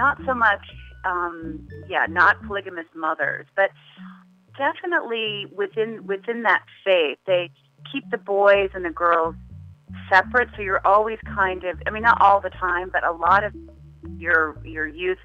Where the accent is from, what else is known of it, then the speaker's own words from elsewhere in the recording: Salt Lake City, Utah, United States; So I was raised in Salt Lake City, Utah, in a very strict Mormon household.